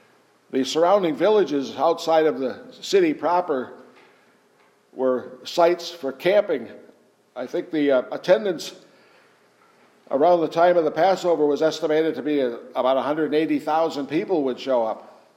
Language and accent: English; Massachusetts, United States; I says, "Well, we're from central Massachusetts."